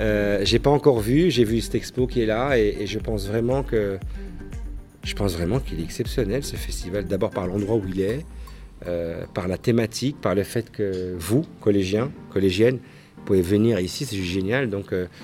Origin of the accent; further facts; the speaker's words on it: Belgium; je suis belge, d'origine marocaine, de confession musulmane, de culture judéo-chrétienne, qui vit dans un environnement laïque.